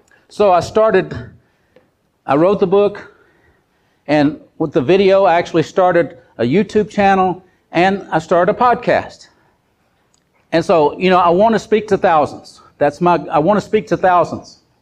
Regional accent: Texas, United States; I'm born and raised in Texas, but I was born north of Dallas, so I've never been in those places.

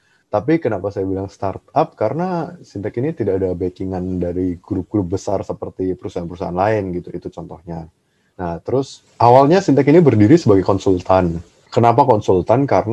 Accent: Indonesia; Gue menjual, gue dari Indonesia. Gue bisa menjelaskan makanan ini dengan lebih baik gitu loh.

